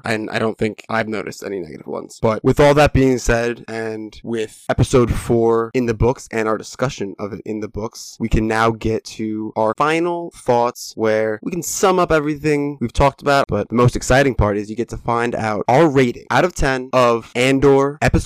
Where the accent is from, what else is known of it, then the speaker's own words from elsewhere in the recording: Scotland, United Kingdom; Being Scottish and everything, I think that accent is just gonna make me happy at all times